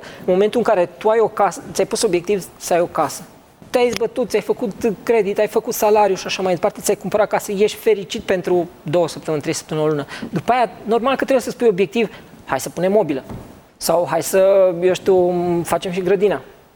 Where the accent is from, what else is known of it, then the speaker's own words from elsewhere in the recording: Drăgășani, Vâlcea County, Romania; eu sunt dintr-o locație, sunt din Drăgășani, nu sunt din București